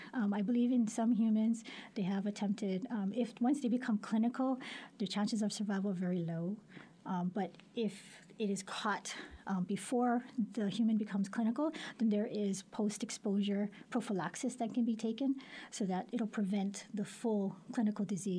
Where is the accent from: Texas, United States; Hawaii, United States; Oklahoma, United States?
Hawaii, United States; because we're Hawaiian, you know